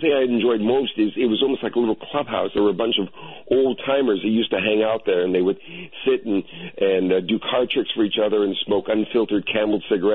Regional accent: Long Beach, California, United States; I grew up in the Long Beach, California area, kind of on the outskirts of the town there, sort of on the border with Orange County. And Long Beach was a mixed town.

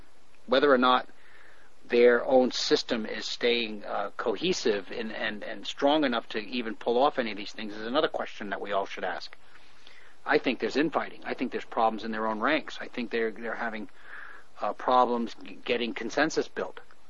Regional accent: United States; And I say that as an American, and I'm saddened by the fact that that the suffering is starting to really increase for my countrymen.

